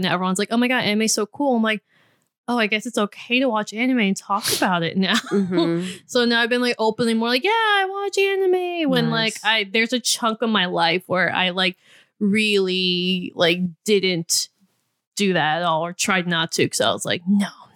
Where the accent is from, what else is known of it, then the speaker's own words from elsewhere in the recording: Houston, Texas, United States; Especially because I'm from Houston, Texas. And so I think that'd be really rad as a Latinx person.